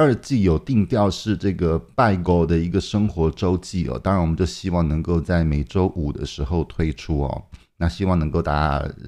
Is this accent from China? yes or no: yes; Hangzhou, Zhejiang, China; 我大概原则上我不是在上海就在北京，或者是在我老家浙江杭州那个地方